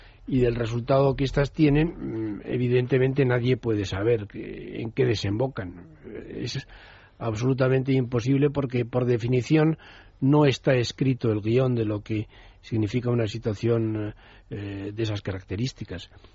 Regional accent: Spain; un estado que no nos podemos permitir como españoles

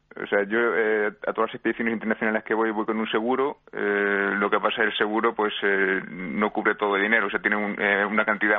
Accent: Spain; Pues ahora casi me siento más peruano que español

